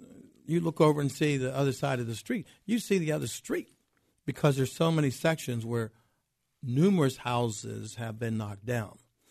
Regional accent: Pittsburgh, Pennsylvania, United States; I grew up in the Hill District as a kid. I'm 68 years old, so we're going back quite a while.

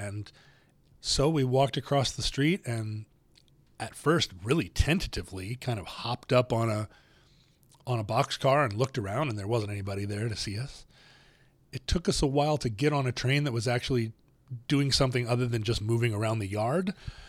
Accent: Alaska, United States; And growing up in Alaska, I couldn't have imagined such a place existed.

